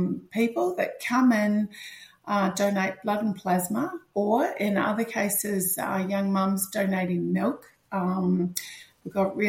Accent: Wellington, New Zealand; So I come from a small town, Wellington, New Zealand.

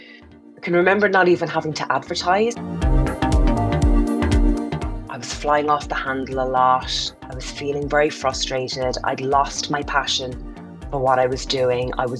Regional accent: Cork, Munster, Ireland; born there; also born or lived in United Kingdom; I've lived in Ireland for 25 years. I was born here in Cork, but I lived in the UK for many years.

